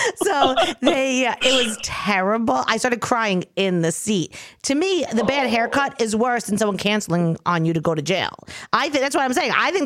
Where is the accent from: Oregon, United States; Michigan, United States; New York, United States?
New York, United States; now in New York City, United States; No, but I'm from Long Island. Like, I know what they look like.